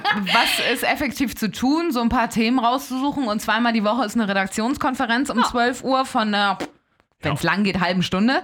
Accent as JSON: {"language": "German", "region": "Hamburg", "country": "Germany"}